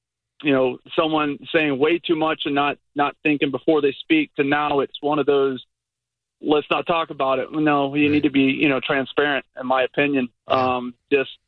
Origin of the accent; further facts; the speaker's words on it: Cayman Islands; also born or lived in Tennessee; We were in Tennessee for 8 years, but I grew up in the Cayman Islands for 30.